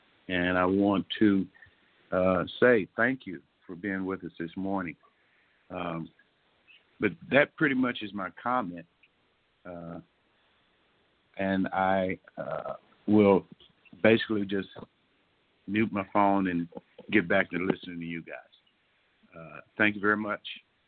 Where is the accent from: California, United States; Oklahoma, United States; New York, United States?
California, United States; Sacramento; I'm originally from Sacramento, but today I happen to be in Indio, Southern California.